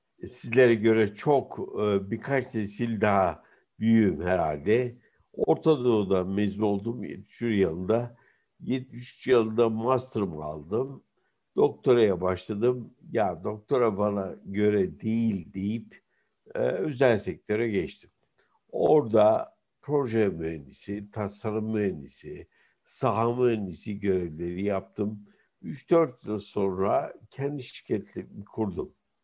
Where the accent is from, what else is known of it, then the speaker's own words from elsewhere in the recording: Bursa, Turkey; Ben Bursalıyım.